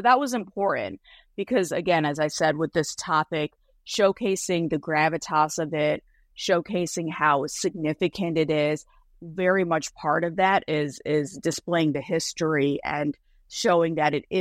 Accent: Midwest, United States; I grew up in the Midwest. I grew up in a small town in the Midwest.

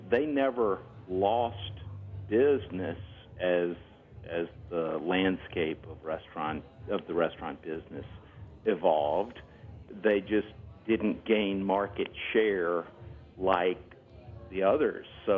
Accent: Oxford, Mississippi, United States; in my hometown, in Oxford in particular, it made a huge difference

